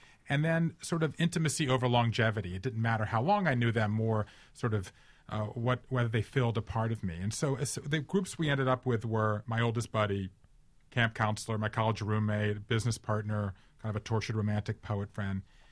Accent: Savannah, Georgia, United States; One lives in Vermont. One lives in Savannah, my hometown

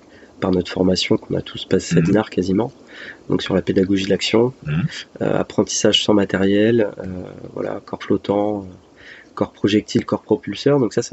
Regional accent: Brittany, France; le privé, qui est très bien implanté chez nous en Bretagne

